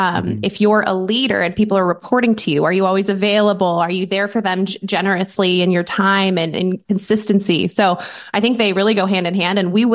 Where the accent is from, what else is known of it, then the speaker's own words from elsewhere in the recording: Seattle, Washington, United States; I've only made one other move in my life outside of my hometown of Seattle.